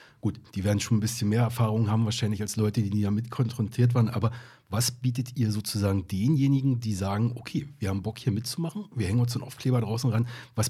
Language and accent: German; Brandenburg, Germany; Ich komme ja selber auch aus Brandenburg. Ich habe in Cottbus gewohnt, also einer Stadt mit einer sehr großen rechtsextremen Vergangenheit und Gegenwart, muss man sagen.